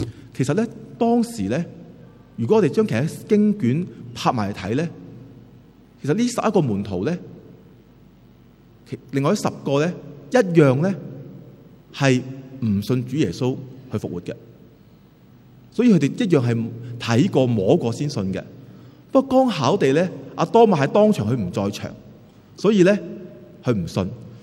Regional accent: Taiwan; 我在我小时候在台湾读书的时候呢

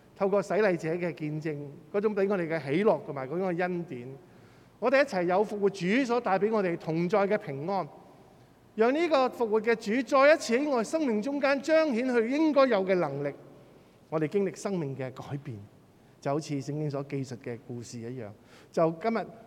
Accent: Hong Kong; 可能我香港人惯了念书

